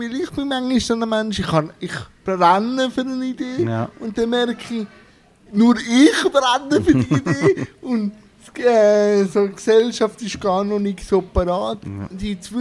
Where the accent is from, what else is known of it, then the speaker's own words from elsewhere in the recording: Switzerland; Ich komme aus dem Kanton Schweiz